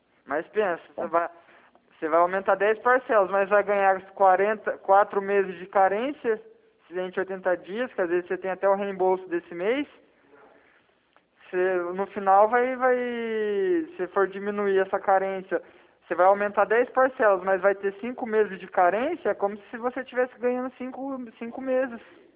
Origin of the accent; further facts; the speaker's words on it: Arapongas, Paraná, Brazil; é que no caso eu sou aqui de Arapongas